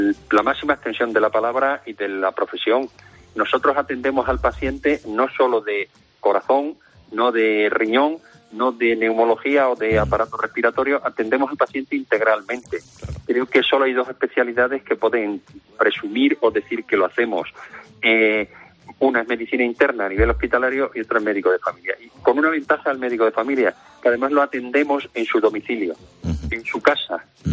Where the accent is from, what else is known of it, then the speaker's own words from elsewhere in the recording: Extremadura, Spain; en mi tierra, Extremadura